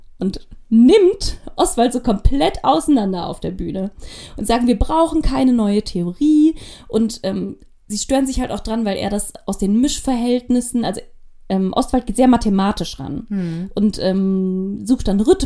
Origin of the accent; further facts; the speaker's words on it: Bremen, Germany; ich bin in Bremen zur Schule gegangen